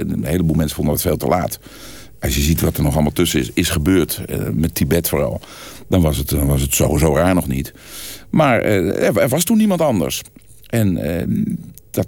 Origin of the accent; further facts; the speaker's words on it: Haarlem, North Holland, Netherlands; God, ik kom uit Haarlem, Heemstede